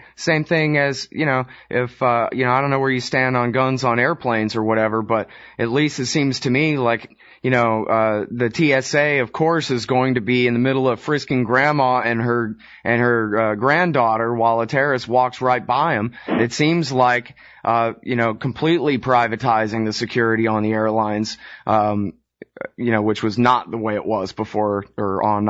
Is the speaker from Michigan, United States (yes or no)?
no; Texas, United States; I admit I'm just a Texan and I don't speak Arabic